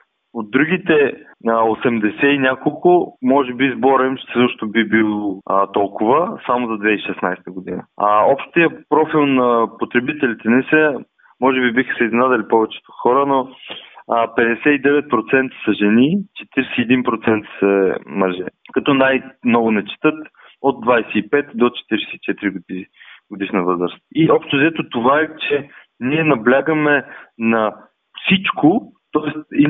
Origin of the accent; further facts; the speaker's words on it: Dobrich, Dobrich Province, Bulgaria; Ние тогава бяхме в едно училище от Добрич, ние сме от Добрич